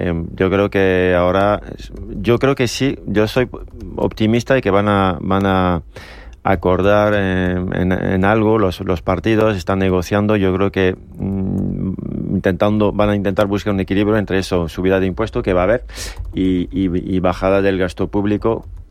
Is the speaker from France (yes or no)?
yes; France; accent: French; Spanish is a second language; Sí, con mi acento francés te puedo hablar de francés.